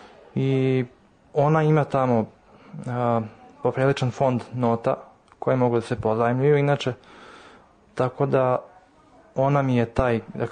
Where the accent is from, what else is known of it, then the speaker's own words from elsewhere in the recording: Sombor, Vojvodina, Serbia; born there; 22 godine i trenutno studiram klavir na Akademiji umetnosti u Novom Sadu, 48 godina. Rođen sam u Somboru